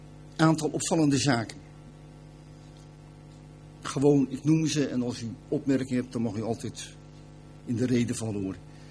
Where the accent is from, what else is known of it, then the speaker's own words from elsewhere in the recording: Katwijk, South Holland, Netherlands; Ik ben in Katwijk opgevoed, hervormd en gereformeerd. En daarna bij andere kerken.